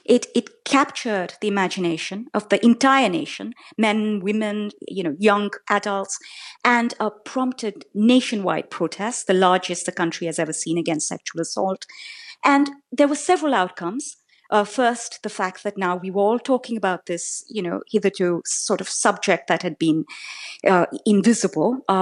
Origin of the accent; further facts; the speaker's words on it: Delhi, India; young women like myself growing up in Delhi